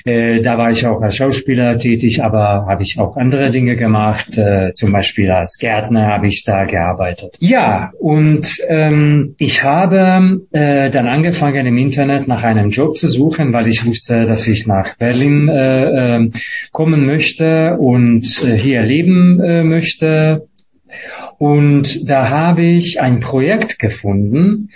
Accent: Hungary; moved away as an adult; now in Germany; ich komme ursprünglich aus Ungarn, ich lebe in Deutschland seit fast 11 Jahren

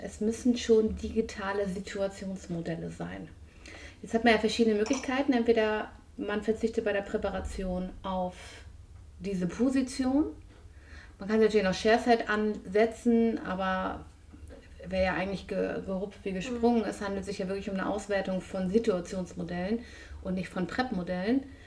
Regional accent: Germany; Ja, das ist Deutsch. Wir sind Deutsche. Ja. Wir sind eine Meckergesellschaft.

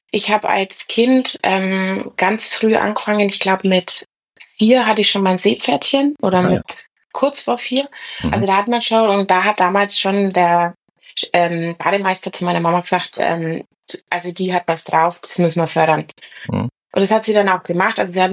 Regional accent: Altdorf, Bavaria, Germany; moved away as an adult; ich bin gebürtig aus Altdorf. Das ist auch in der Nähe, also Nürnberger Landraum. Da habe ich eigentlich, bis ich 18 war, gewohnt. Dann hat es mich nach Nürnberg verschlagen, wegen der Ausbildung.

